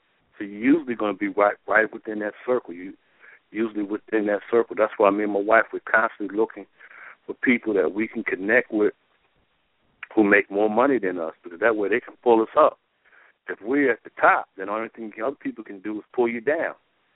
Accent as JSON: {"language": "English", "town": "Baltimore", "region": "Maryland", "country": "United States", "tie": "born or raised there", "said": "I know back in my hometown in Baltimore"}